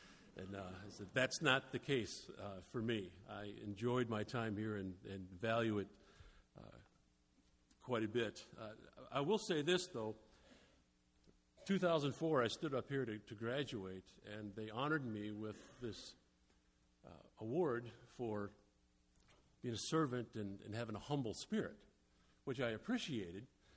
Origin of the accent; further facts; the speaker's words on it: Detroit, Michigan, United States; I did my time in Chicago, so the Lord blessed me with the opportunity to go to Detroit, my hometown.